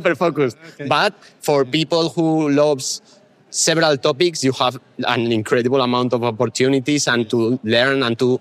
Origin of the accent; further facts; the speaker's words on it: Malta; I'm from Malta.